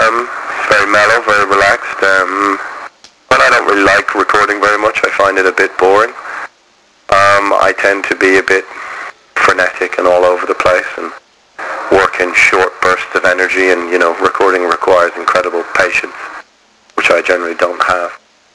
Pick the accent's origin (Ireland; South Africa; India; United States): Ireland; Dublin, Leinster; Well, we came from Dublin, it's more or less the same thing.